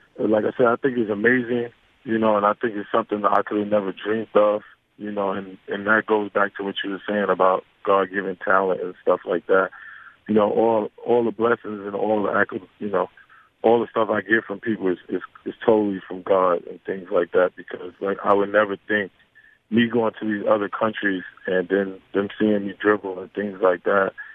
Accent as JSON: {"language": "English", "region": "New York", "country": "United States", "tie": "born or raised there", "said": "growing up in New York, you always seen, you know … things like that."}